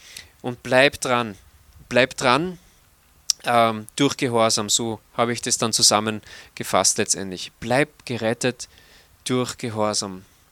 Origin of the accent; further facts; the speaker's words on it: Austria; Ich schon. Ich bin nämlich ein Österreicher.